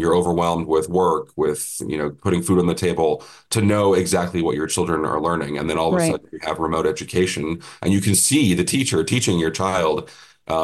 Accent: Denver, Colorado, United States; including in my hometown of Denver

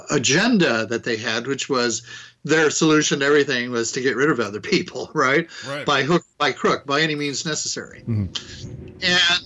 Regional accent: Idaho, United States; I grew up in the West, in the interior West. I'm from Idaho

